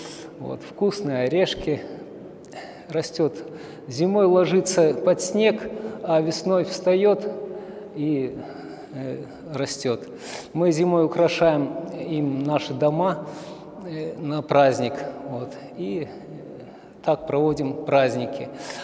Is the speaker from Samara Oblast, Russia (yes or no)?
no; Sakha Republic, Russia; Мы приехали издалека сюда, из Якутии. Живем в сельской местности